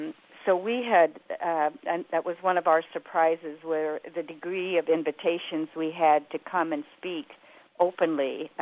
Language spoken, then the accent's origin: English; United States; they thought I was somebody from Germany or Russia. But when they heard I was from the United States